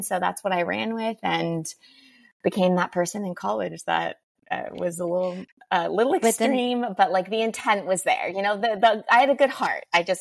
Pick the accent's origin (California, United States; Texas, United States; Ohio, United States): California, United States; But no, I mean, I grew up in Orange County.